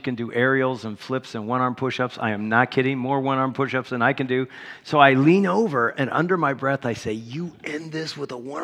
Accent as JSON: {"language": "English", "region": "Michigan", "country": "United States", "said": "Said, hey … We're from Michigan."}